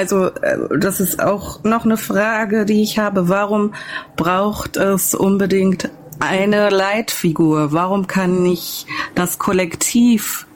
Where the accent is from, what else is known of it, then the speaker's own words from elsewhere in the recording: West Germany, Germany; Also ich bin Wessi.